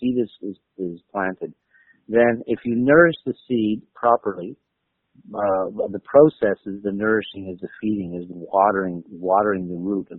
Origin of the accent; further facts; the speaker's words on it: Montreal, Quebec, Canada; You know, I grew up on the East Coast, and well, not the East Coast, but Montreal